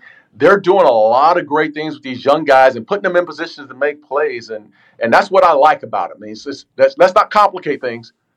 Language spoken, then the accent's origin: English; Texas, United States; I grew up in Texas. I live in Texas. I remember him in high school.